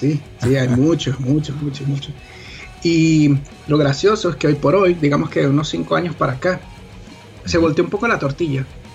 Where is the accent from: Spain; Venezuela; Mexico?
Venezuela; es increíble que nosotros como venezolanos hemos tenido la indecencia de no promover más nuestro instrumento a otros géneros